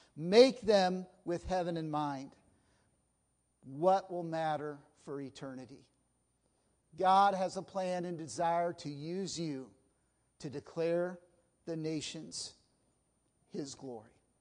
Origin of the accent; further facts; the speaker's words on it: Goroka, Eastern Highlands, Papua New Guinea; I was sitting in that airplane in the tiny airport in Goroka, PNG, my hometown